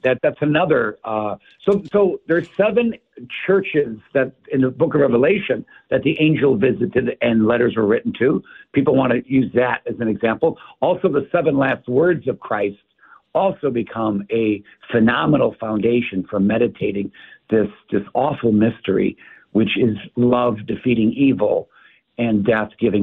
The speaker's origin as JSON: {"language": "English", "town": "Chicago", "region": "Illinois", "country": "United States", "tie": "born or raised there", "said": "Chicago. So I grew up in Ukrainian village at St. Helens"}